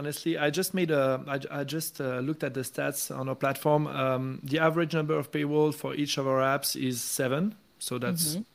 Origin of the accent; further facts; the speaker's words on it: France; My home country in France, you need to disclose.